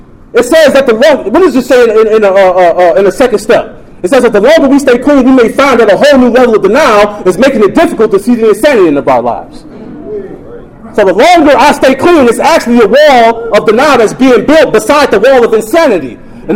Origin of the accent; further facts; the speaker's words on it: Chicago, Illinois, United States; I grew up on the north side of Chicago. I'm from Rogers Park.